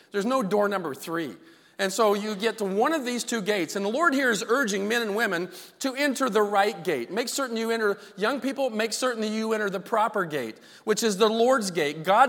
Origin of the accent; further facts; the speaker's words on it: Kansas, United States; I grew up in Kansas, and I've been out bird hunting out in the middle of nowhere in the fields of Kansas